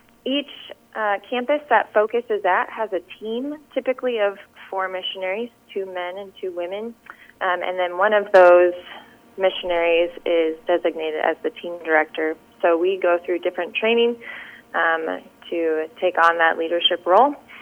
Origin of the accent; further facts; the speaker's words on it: Minnesota, United States; I'm originally from Minnesota, so I'm very far away, or not very far, but far enough away from home.